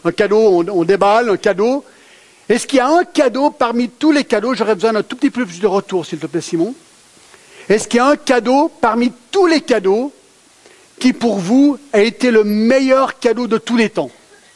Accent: Geneva, Switzerland; parce que j'ai grandi à Genève

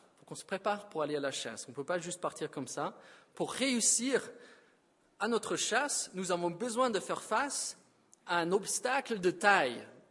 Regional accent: Bonneville, Auvergne-Rhône-Alpes, France; Enfin, je viens de Bonneville, je ne sais pas.

